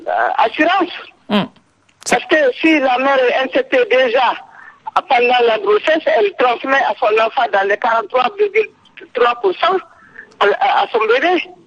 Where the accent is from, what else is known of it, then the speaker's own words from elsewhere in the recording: Mali; particulièrement chez nous au Mali